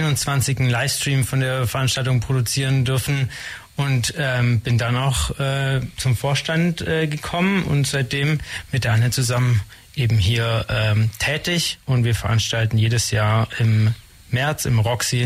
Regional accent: Blaustein, Baden-Württemberg, Germany; Genau, und ich komme aus Blaustein ursprünglich, also nahe Ulm

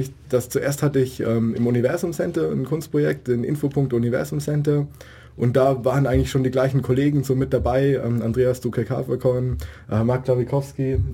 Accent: Baden-Württemberg, Germany; Nee, ich komme ursprünglich von hier aus der Gegend und war dann aber lange weg zum Studieren und bin jetzt eben seit knapp 2 Jahren wieder

